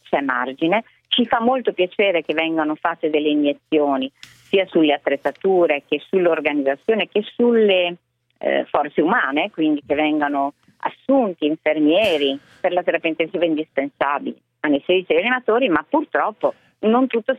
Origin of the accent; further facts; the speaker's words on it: Emilia-Romagna, Italy; moved away as an adult; io sono romagnola, lo dico spesso perché ovviamente sono molto legata alla mia terra di origine, ma vivo da 20 anni in Abruzzo.